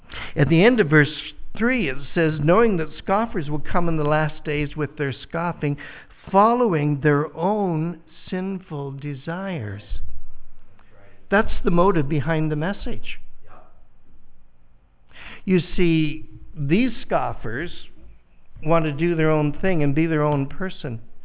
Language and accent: English; Canada; I was taught a lot of American history when I was growing up in Canada, believe it or not